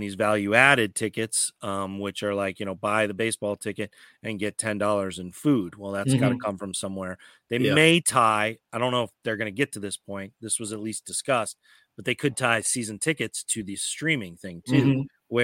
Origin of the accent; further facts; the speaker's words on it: Colorado, United States; No, there was a spot near where in the town where I grew up there in Colorado, there was a spot called the Scenic Overlook